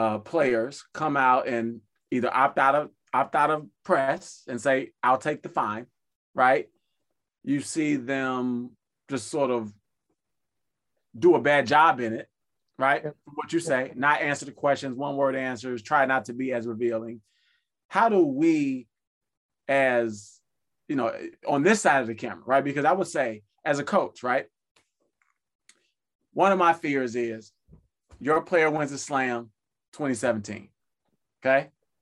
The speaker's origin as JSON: {"language": "English", "town": "Chicago", "region": "Illinois", "country": "United States", "tie": "born or raised there", "said": "I grew up in Chicago, right? Back in the Michael Jordan time."}